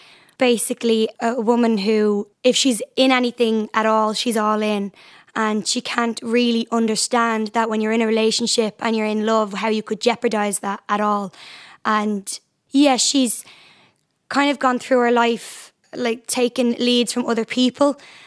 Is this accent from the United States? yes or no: no; Dublin, Leinster, Ireland; I'm from Artane in Dublin